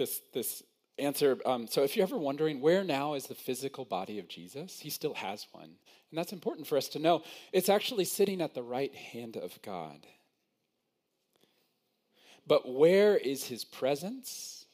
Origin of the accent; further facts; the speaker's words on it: United States; now in Canada; I didn't. I'm American, so I don't know what kings are. But here in Canada, we have a king, okay?